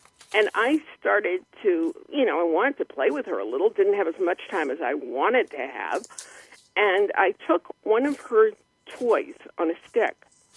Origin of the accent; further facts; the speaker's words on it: Massachusetts, United States; And, well, I'm from Massachusetts. People often think I'm talking about food.